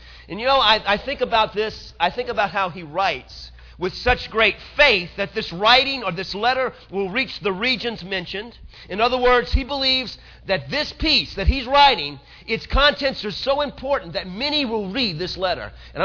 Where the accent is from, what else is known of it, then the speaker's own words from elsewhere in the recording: New Orleans, Louisiana, United States; now in Texas, United States; Now, I know when I came from New Orleans to Houston to North Texas, I was an alien, okay?